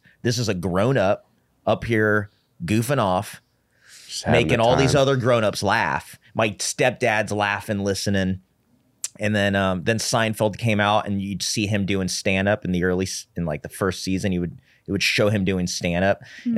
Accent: Long Beach, California, United States; Yeah, I'm from Long Beach, California.

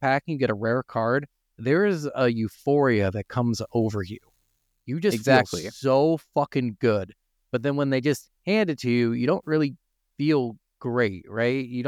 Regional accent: New York City, New York, United States; I'm a huge Giants fan, guys, because I'm from New York City, but he's luckily gone.

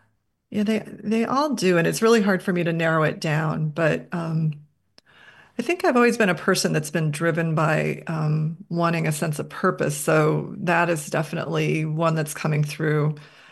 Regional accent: Midwest, United States; I was so socialized to believe I had to eat them, that I grew up in the Midwest, this is what you do.

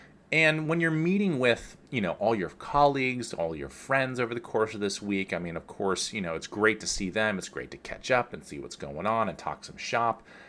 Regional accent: California, United States; Shoot, I'm from Northern California.

